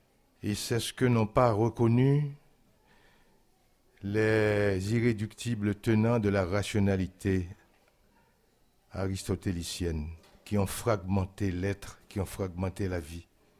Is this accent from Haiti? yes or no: yes; Haiti; la présence indirecte d'un dictateur nous renvoie à ce que nous avons eu chez nous, en Haïti.